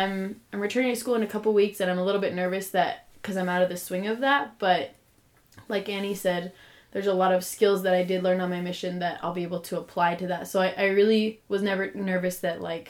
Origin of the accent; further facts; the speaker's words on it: Mapleton, Utah, United States; And I also grew up in Mapleton, Utah.